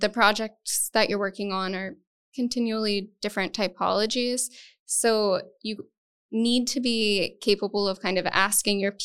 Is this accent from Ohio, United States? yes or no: yes; Ohio, United States; I mean, I'm also from Appalachia, Eastern Ohio.